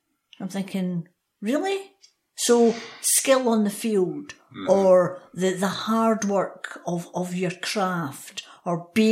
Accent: Glasgow, Scotland, United Kingdom; I remember growing up in Glasgow

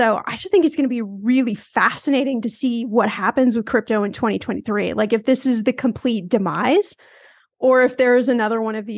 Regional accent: Los Angeles, California, United States; I'm from Los Angeles, you know, the Staples Center, which it will always be the Staples Center to me, where the Lakers used to play

